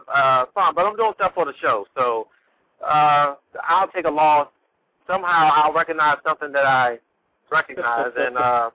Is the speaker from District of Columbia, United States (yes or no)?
yes; Washington, District of Columbia, United States; growing up in Southeast Anacostia back when I was living there.